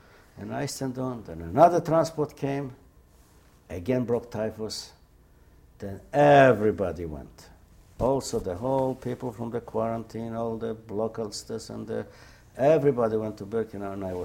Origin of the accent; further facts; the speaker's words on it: Warsaw, Masovian Voivodeship, Poland; English is a second language; I said, I'm from Warsaw.